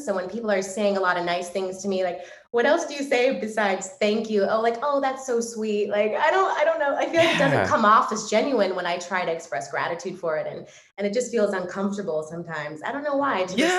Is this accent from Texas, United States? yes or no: no; California, United States; No, I 1000% grew up in a home learning about kindness.